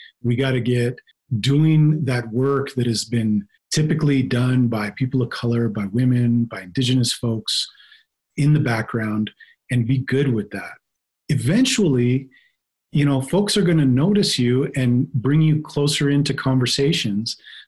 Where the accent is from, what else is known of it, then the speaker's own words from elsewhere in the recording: West Coast, United States; moved away as an adult; now in New Mexico, United States; I'm 51. I grew up on the West Coast, came to New Mexico in 2007